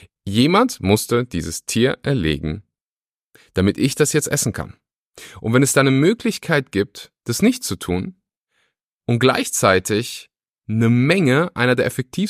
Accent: Weeze, North Rhine-Westphalia, Germany; Ich liebe Weeze, ich bin stolzer Weezer. Naja, jedenfalls bin ich da groß geworden

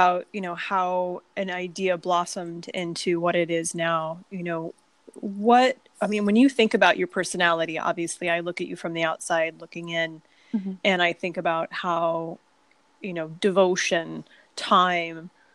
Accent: Texas, United States; I'm from Texas.

